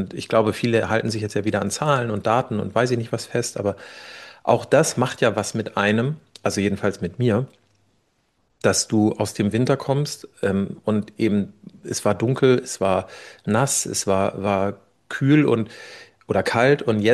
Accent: Germany; Ich komme ja aus der Nähe von Hamburg und das heißt wirklich so, das ist ja der ehemalige Zonenrandbezirk. Also von mir zur ehemaligen Zonengrenze sind es ja, weiß nicht, 10 Kilometer oder so.

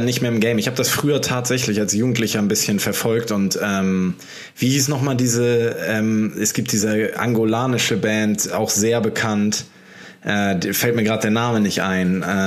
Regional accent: Portugal; now in Hamburg, Germany; Ich war in Portugal, ja, meine Heimat.

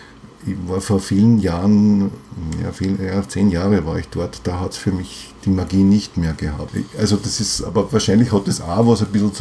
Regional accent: Vienna, Austria; Ich bin Wiener, ja, ich bin hier verwurzelt und ich bin im 15. Bezirk verwurzelt.

